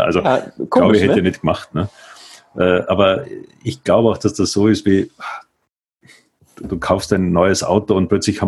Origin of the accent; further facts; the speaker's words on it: Austria; für mich als Österreicher